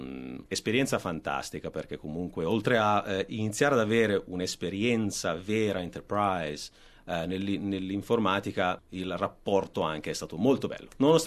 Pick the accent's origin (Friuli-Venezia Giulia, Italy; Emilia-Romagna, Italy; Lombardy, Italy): Lombardy, Italy; Milan; now in Australia; Allora, sono di Milano, sono nato a Milano, ho 35 anni.